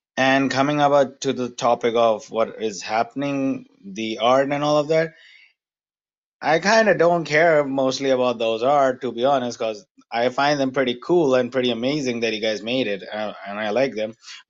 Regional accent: India; and I'm from India as well. And it's a really fun experience, or I would say the opposite of that. Growing up in India

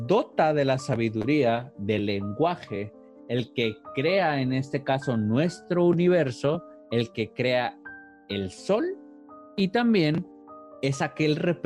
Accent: Mexico; porque somos mexicanos y nos interesa dar a conocer pues un poquito más de nuestra cultura

